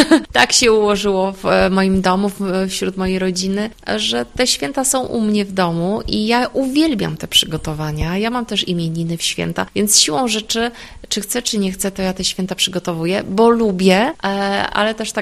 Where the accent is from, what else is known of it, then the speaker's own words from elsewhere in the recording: Lesser Poland, Poland; now in Kraków, Poland; Ja pochodzę z Beskidu Niskiego, więc tutaj mam trochę wpływów też austriackich w mojej kuchni takiej domowej, ale tutaj w Krakowie, gdzie ja robię święta Bożego Narodzenia